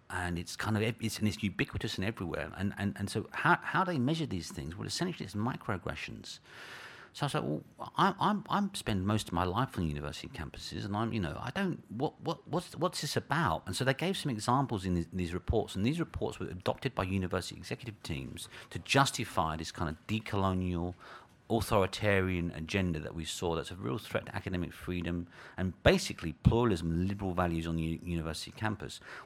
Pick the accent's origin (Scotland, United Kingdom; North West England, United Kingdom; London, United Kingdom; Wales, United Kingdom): London, United Kingdom; Hackney; and I come from Hackney, I kind of swagger a little bit, you know what I mean?